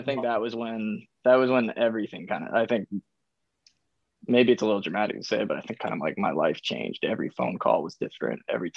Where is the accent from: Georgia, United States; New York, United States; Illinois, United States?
New York, United States; you know we're probably what am I saying, dude, we're from Long Island.